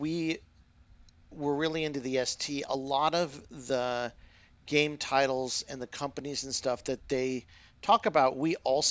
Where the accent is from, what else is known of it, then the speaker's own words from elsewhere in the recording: Scotland, United Kingdom; brother in Scott in Scottish, because we're Scottish as well.